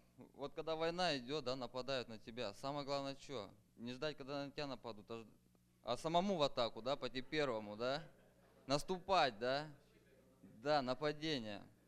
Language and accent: Russian; Colville, Washington, United States; я из Колвилла.